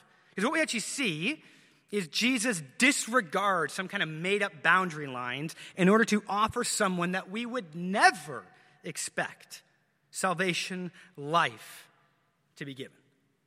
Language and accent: English; Canada; I'm a Canadian who's also an American.